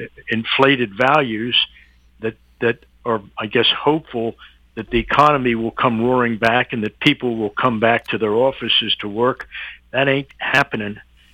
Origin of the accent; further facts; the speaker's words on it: Atlantic City, New Jersey, United States; I'm from Atlantic City, which is where they make real subs. And so I would suggest that they send them all to Atlantic City for training to make a decent submarine sandwich.